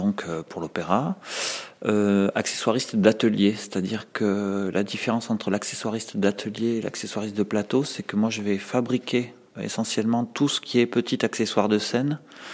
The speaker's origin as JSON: {"language": "French", "town": "Agen", "region": "Nouvelle-Aquitaine", "country": "France", "accent": "southwestern French", "said": "Moi, je suis un gamin de la campagne, donc je suis du sud-ouest de la France, ça doit s'entendre, mon accent."}